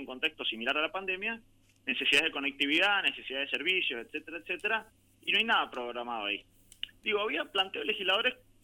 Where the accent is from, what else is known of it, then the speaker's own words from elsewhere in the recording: Mendoza, Argentina; nosotros como mendocinos tenemos el discurso de que somos una provincia más institucionalizada, más moderna.